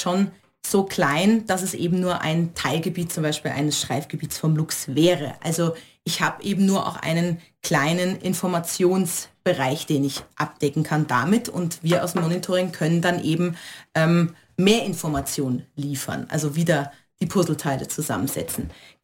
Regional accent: Kaiserslautern, Rhineland-Palatinate, Germany; now in Austria; Ich bin in Deutschland geboren, ich komme aus Rheinland-Pfalz, also genauer aus Kaiserslautern. Und ja, ich bin eine Zugereiste. Also ich bin ich wohne mit meinem Mann und meinen Kindern im oberösterreichischen Ennstal, bin da zu Hause

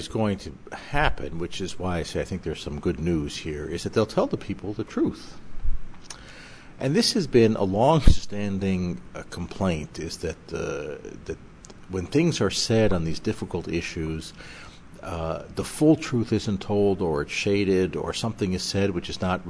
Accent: Canada; the Canadian bishops, I'm from Canada

